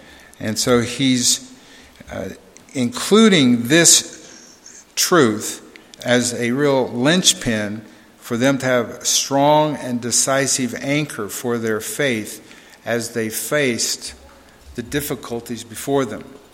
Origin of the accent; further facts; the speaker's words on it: Dallas, Texas, United States; we thought of 50 years ago when I was growing up in Dallas